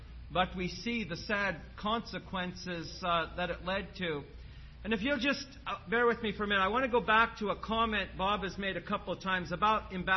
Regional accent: Canada; I'm from Canada

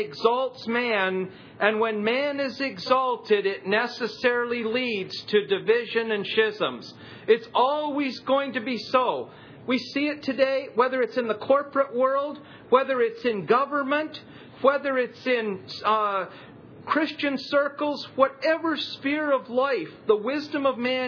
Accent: Smiths Falls, Ontario, Canada; if you were to come to my hometown, Smiths Falls, today, as you approach Smiths Falls on the main highway

